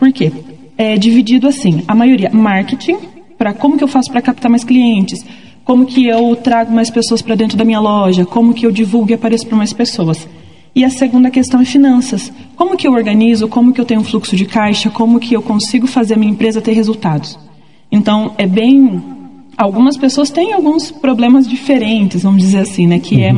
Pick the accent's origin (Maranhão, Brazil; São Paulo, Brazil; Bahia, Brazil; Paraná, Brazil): Paraná, Brazil; Londrina; É que eu sou de Londrina, acabo confundindo, perdão.